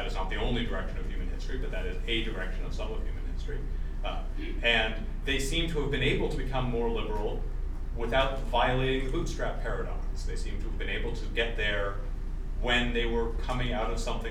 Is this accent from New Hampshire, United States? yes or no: yes; New Hampshire, United States; as we say in my home state of New Hampshire, you can't get there from here.